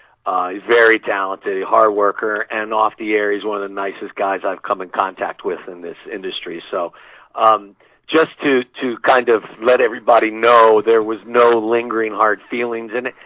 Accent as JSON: {"language": "English", "town": "Cincinnati", "region": "Ohio", "country": "United States", "tie": "born or raised there", "said": "I was back in my hometown of Cincinnati"}